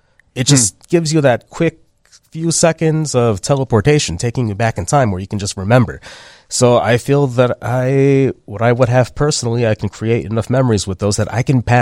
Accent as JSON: {"language": "English", "town": "Chicago", "region": "Illinois", "country": "United States", "tie": "born or raised there", "said": "it was something that I got into from my father, just growing up in Chicago"}